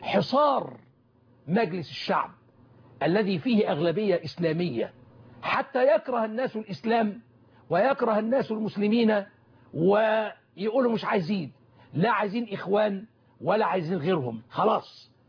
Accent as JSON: {"language": "Arabic", "country": "Egypt", "said": "وأنا مصري"}